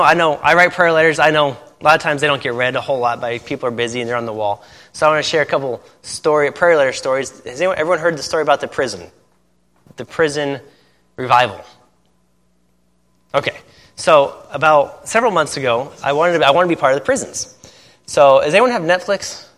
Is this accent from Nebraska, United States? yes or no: no; Indiana, United States; I'm from Indiana, you know. I'm a Hoosier. You have to like basketball.